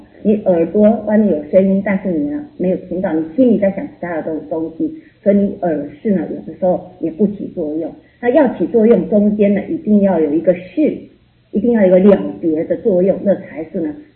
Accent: China; 因为我们中国人比较重视吃

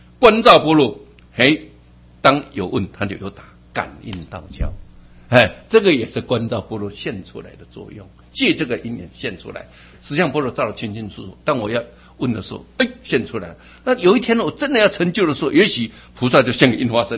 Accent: Taiwan; 我们台湾很多政治人物，

